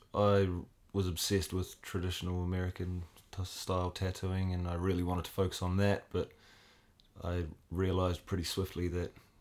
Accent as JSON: {"language": "English", "town": "Cambridge", "region": "Waikato", "country": "New Zealand", "said": "Yeah, I'm from Cambridge originally, yeah."}